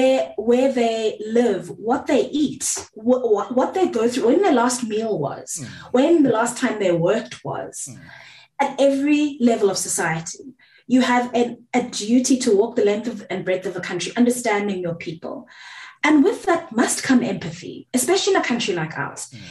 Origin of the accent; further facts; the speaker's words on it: South Africa; first language Zulu; English is a second language; isiZulu is my mother tongue, but I'm not going to performatively speak it for you